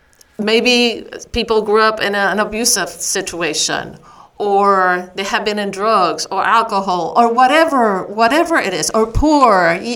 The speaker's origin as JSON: {"language": "English", "country": "Puerto Rico", "said": "I'm from Puerto Rico, I have a strong accent, so a lot of people treated me like I was dumb."}